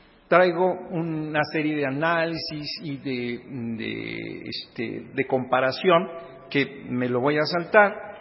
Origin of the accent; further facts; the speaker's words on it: Mexico; Porque todos, aun y cuando somos de México, pues son ideas y situaciones diversas.